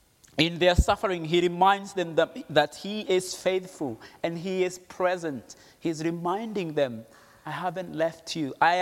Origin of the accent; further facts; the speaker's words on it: Kenya; English is a second language; I grew up in Kenya where we would go often to look for cow food in wild places